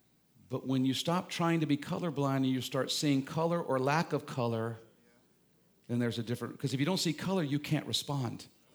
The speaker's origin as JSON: {"language": "English", "town": "Jackson", "region": "Mississippi", "country": "United States", "tie": "born or raised there", "said": "Growing up in Jackson, Mississippi, going to private schools, if I had not intentionally stepped out of the bubble I grew up in, that would be my world as well."}